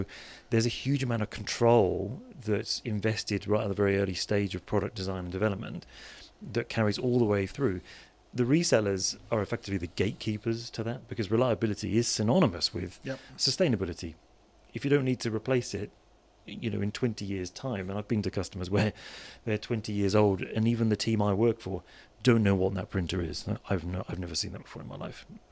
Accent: South West England, United Kingdom; I'm from Devon, so I don't believe in anything that doesn't eat grass or doesn't moo.

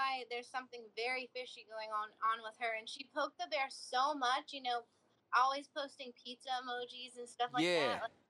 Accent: California, United States; now in Texas, United States; That's how exact, because I grew up in California, too. So that was a huge, Texas is a completely different world than California.

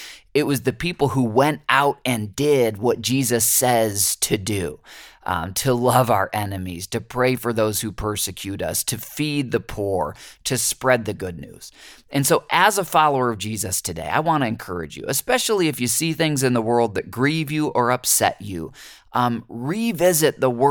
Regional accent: United States; I know for me, as an American Christian, it is so easy to get comfortable in our, you know, middle-class lifestyles and homes

